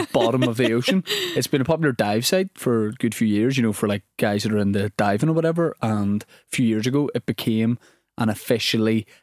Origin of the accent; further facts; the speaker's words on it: Northern Ireland, United Kingdom; I'm from Northern Ireland. I didn't know about this island that is part of Northern Ireland.